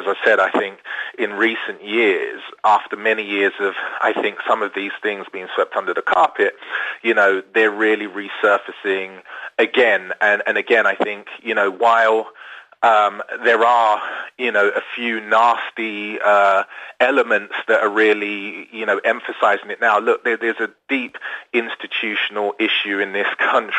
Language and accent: English; London, United Kingdom; born there; I was born in England, I was born in London